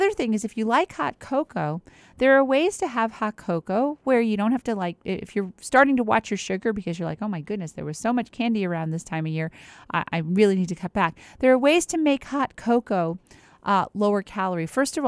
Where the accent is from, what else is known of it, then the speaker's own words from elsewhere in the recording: New York, United States; also born or lived in New Jersey; And, you know, we're from New York, New Jersey. And she's Italian and I'm Jewish. And I grew up around Italian people and she grew up around Jewish people.